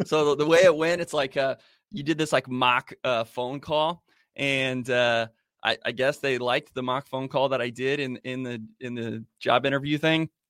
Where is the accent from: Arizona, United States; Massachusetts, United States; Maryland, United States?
Arizona, United States; Yeah, I grew up on a farm in Arizona. It was a dairy farm.